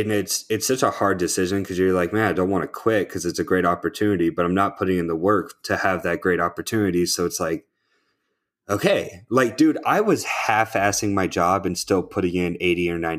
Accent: Alaska, United States; But I'm from Alaska and I still have my Alaskan phone number.

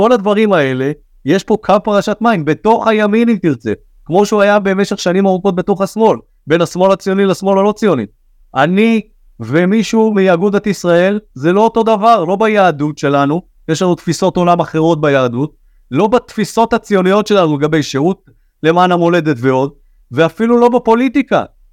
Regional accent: Elkana, West Bank, Palestine; ביישוב אלקנה, ששם נולדת, שם גדלתי, לא נולדתי, שם גדלתי.

